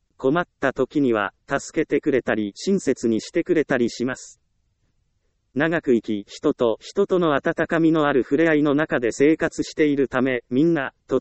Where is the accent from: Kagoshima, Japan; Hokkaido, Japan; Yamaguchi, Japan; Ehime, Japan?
Ehime, Japan; 私の実家がある愛媛